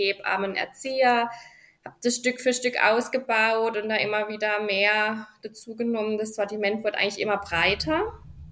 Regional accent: Baden-Württemberg, Germany; Ich komme aus dem tiefen Schwarzwald, das sich oft mit meinem Dialekt nicht verbergen lässt.

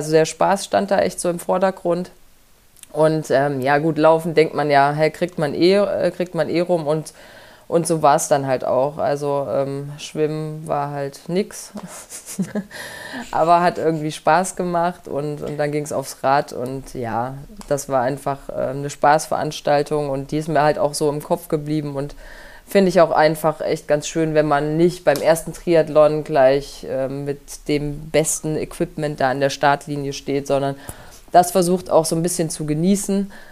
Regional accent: Thuringia, Germany; Also ich komme gebürtig aus Thüringen und bin da im Wintersport groß geworden. Am Wochenende war ja auch wieder in Oberhof Biathlon. Also dort in der Nähe bin ich aufgewachsen

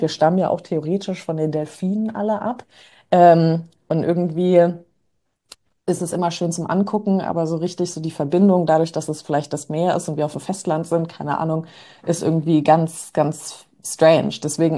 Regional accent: New York, United States; ich bin ja in New York aufgewachsen

